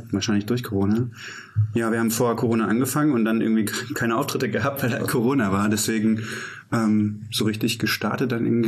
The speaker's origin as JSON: {"language": "German", "town": "Thalau", "region": "Hesse", "country": "Germany", "tie": "born or raised there", "also_born_or_lived": "Fulda", "said": "Das war damals in dem Ort, wo ich aufgewachsen bin, in Thalau."}